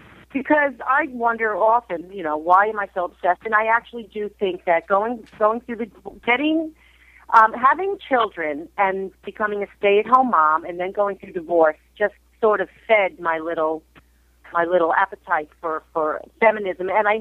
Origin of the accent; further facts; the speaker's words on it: New York, United States; now in Los Angeles, United States; And maybe because we live in L.A. and I'm from New York